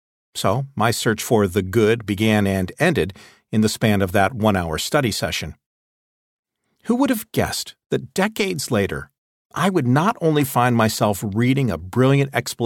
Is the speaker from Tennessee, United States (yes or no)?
no; Omaha, Nebraska, United States; I started listening to recordings of those classes in my car as I drove around my hometown of Omaha, Nebraska.